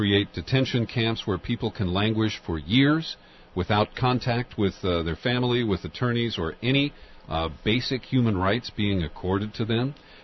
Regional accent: United States; As an American, I wish I could refute what you said a couple of minutes ago about the parallels with Nazi Germany.

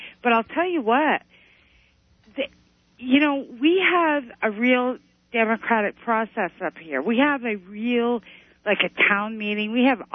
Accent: Vermont, United States; I voted for Dean, of course. I'm from Vermont.

